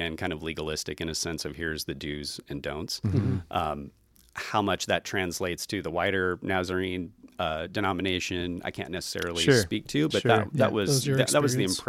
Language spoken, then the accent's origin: English; Idaho, United States; Well, I'm originally from Southern Idaho.